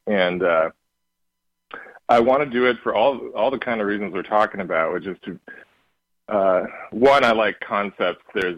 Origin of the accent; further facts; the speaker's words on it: Tomah, Wisconsin, United States; Well, I'm from down the road in Tomah, Wisconsin, and grew up making movies